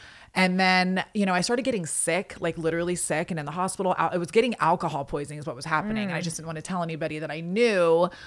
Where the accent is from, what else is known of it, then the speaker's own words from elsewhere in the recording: Charleston, South Carolina, United States; I grew up in Charleston. So it's 843.